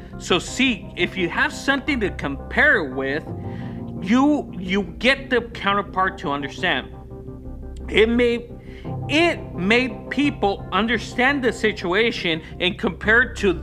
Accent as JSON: {"language": "English", "region": "Arizona", "country": "United States", "said": "It was a little bit cold in San Diego, and as you guys know, I'm from Arizona."}